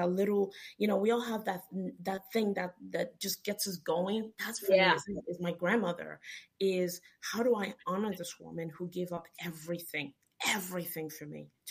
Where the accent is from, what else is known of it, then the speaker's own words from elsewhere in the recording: Nigeria; I'm from Nigeria, by the way.